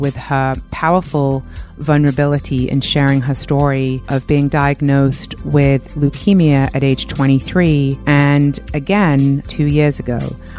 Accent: England, United Kingdom; I grew up in England, so I know the cold.

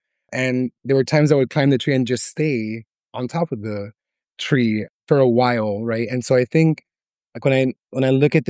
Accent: Miami, Florida, United States; And then when I was growing up in Miami, it was hot, but it wasn't too hot.

